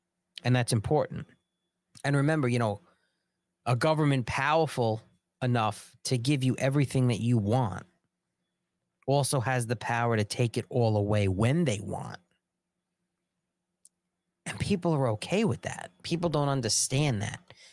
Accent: United States; It's, well, I'm an American. This is my feeling. This is my values.

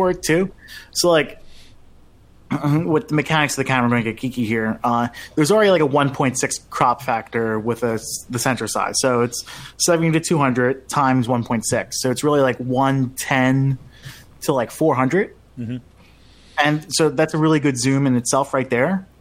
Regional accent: Philadelphia, Pennsylvania, United States; for me growing up in Philly, you don't really see any great blue herons flying around the concrete

